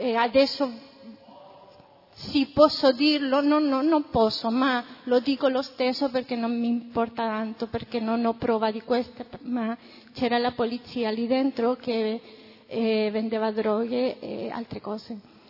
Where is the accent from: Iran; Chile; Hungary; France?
Chile; un altro anche cileno, io sono cilena